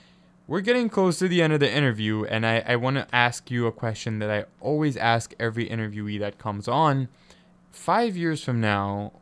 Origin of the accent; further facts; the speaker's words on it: Tanzania; Like, I'm from Tanzania. I grew up by the ocean. This is not where I'm supposed to be.